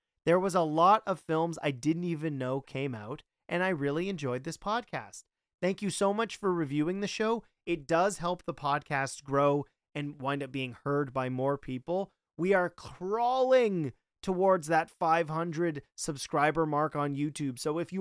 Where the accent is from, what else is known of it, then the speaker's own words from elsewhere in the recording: Canada; So, being a Canadian, I had Family Channel, and you had to pay a lot to actually get the Disney Channel.